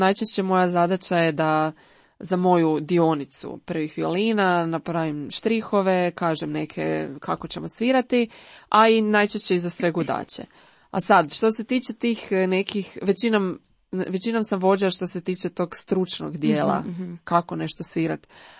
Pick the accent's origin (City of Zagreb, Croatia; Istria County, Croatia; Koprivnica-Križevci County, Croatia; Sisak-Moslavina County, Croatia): City of Zagreb, Croatia; Zagreb; a ja sam ono iz Zagreba, rodom iz Zagreba, tu sam, mm-hmm. svi su mi u Zagrebu, mm-hmm. tako da i živim i dalje u Zagrebu, ali putujem do Rijeke